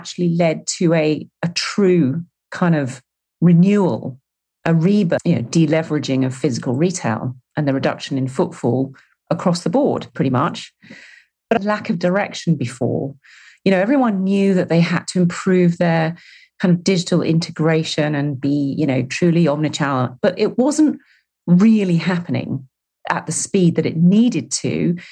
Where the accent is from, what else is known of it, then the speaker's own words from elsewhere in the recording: United Kingdom; I am British, funnily enough.